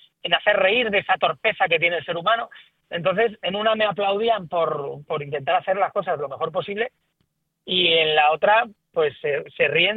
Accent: Alicante, Valencian Community, Spain; now in Madrid, Spain; Yo soy de Alicante, vivo en Madrid, pero vivo en la sierra... Y tengo dos estufas de leña, vivo en el campo, hachas, troncos, o sea, me refiero, soy muy campestre, muy de monte.

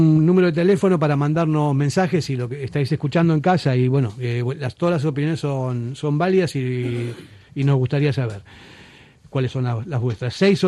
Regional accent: Argentina; Yo soy argentino.

